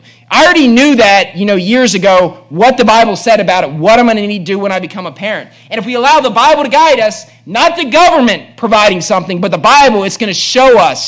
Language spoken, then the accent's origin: English; Bridgeport, West Virginia, United States; this kid was probably the smartest person at my school growing up in Bridgeport, West Virginia, and everybody knew that.